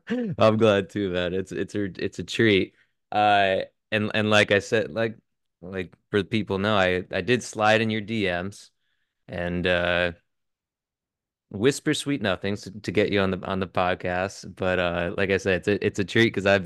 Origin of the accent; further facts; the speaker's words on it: Connecticut, United States; I'm from Connecticut